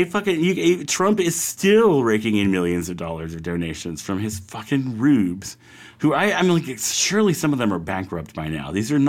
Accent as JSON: {"language": "English", "country": "United States", "tie": "born or raised there", "said": "So, I mean, I'm fucking American. Generations born and bred. I'm part of this place."}